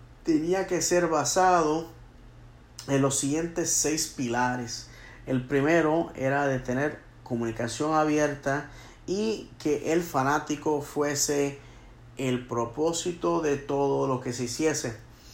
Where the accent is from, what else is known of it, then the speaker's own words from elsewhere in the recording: Bayamón, Puerto Rico; la ciudad de Bayamón, Puerto Rico, la cual es mi pueblo natal